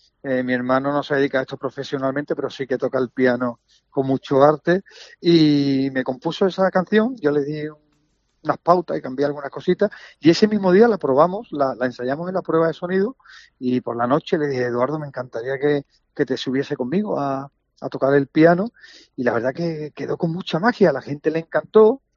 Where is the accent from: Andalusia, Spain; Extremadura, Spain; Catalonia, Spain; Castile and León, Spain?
Andalusia, Spain; Jerez; grabamos este pasado verano, concretamente el 12 de septiembre en Jerez, en mi tierra